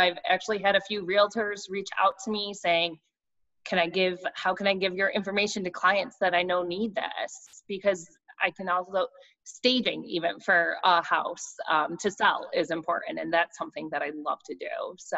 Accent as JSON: {"language": "English", "town": "Rochester", "region": "New York", "country": "United States", "tie": "born or raised there", "said": "I love this question because of being born and raised in Rochester, and I think Rochester has so much to offer."}